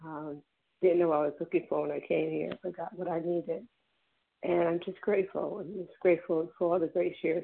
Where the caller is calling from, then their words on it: New Jersey, United States; I'm from the Recovered Compulsive Overeater calling in from New Jersey.